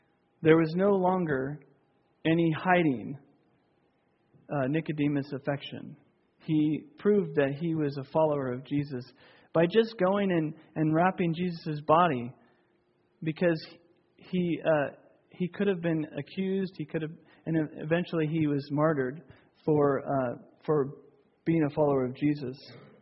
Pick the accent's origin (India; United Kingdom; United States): India; Sometimes my thoughts would wander to growing up in India and being raised in the Hindu faith. My mother was a priestess in a temple, and as a boy I believed that the gods had given me favor. I was born as a Brahmin, the highest caste of priests.